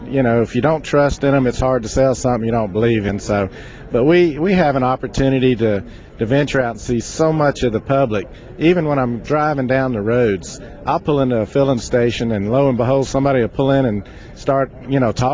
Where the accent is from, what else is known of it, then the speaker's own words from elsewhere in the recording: South Carolina, United States; Yeah, well, I'm from South Carolina down there at Santee Cooper, and we had them big 12 and 14 foot alligators.